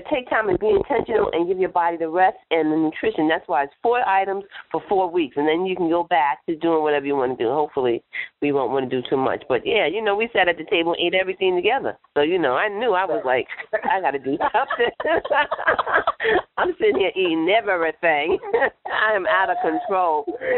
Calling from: Westchester, New York, United States; I'm calling from Westchester, New York, and I am calling just to tell God thank you for a mind that chooses health.

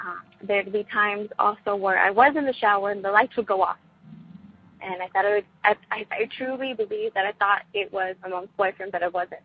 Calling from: San Antonio, Texas, United States; I'm from San Antonio, Texas.

